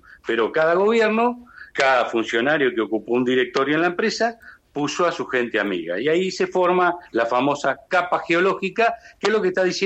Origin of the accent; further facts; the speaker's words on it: Trelew, Chubut, Argentina; also born or lived in Castelar; yo soy nacido en Castelar, en la provincia de Buenos Aires. Lo que pasa es que mis padres, cuando tenía un año, se fueron a vivir a Trelew. Hice toda mi vida en Trelew, Chubut.